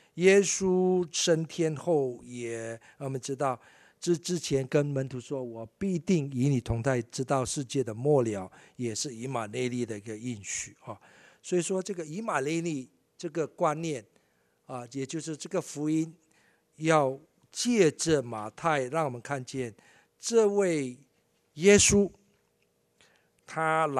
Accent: Malaysia; 我是中国人，就是我是华人，就是哈是马来西亚这个的这个长大的华人，但是我还是会讲中文哈，所以说我的这个文化背景还是比较偏向华人

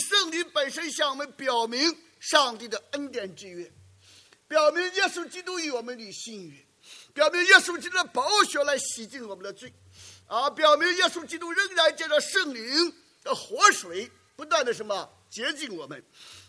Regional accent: China; 我们中国人讲礼义，礼义啊，讲到中华文明的时候，我们说中国人是礼义之邦。

